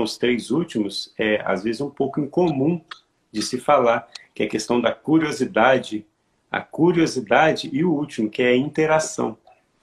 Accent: Minas Gerais, Brazil; Você sabe que eu sou mineiro, né?

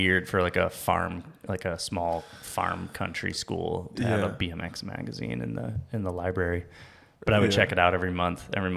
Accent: Arizona, United States; born there; so I was born in Arizona

